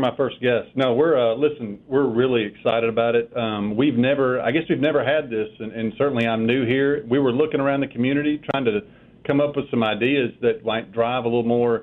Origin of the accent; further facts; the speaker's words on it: Starkville, Mississippi, United States; you may not know, but I grew up in Starkville. I grew up living in that left field lounge at Mississippi State